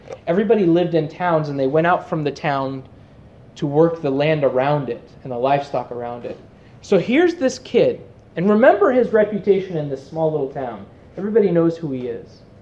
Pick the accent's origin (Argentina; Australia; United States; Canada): United States; Phoenix, Arizona; And I'm from Phoenix where we've got millions of people.